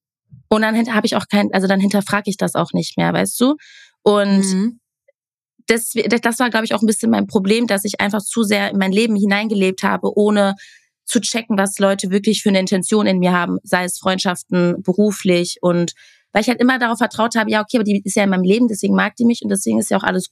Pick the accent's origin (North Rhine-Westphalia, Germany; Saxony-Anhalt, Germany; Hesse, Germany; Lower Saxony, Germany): North Rhine-Westphalia, Germany; Castrop-Rauxel; also born or lived in Wattenscheid; now in Berlin, Germany; Ja, genau, Castrop. Also ich bin so richtig Rheinland und richtig Ruhrpott. Und bin dann irgendwann nach Wattenscheid gezogen und vor 3 Jahren erst nach Berlin. Also ja, mein Herz schlägt für NRW.